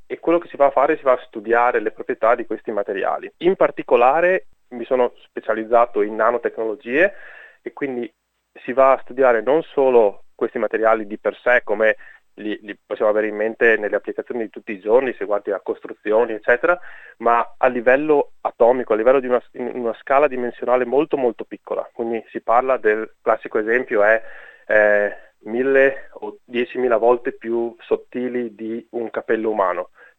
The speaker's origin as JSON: {"language": "Italian", "town": "San Donato di Piave", "region": "Veneto", "country": "Italy", "tie": "born or raised there", "lives_now": "Australia", "said": "Io sono nato e cresciuto a San Donato di Piave, una cittadina in provincia di Venezia, e ho fatto l'università a Padova."}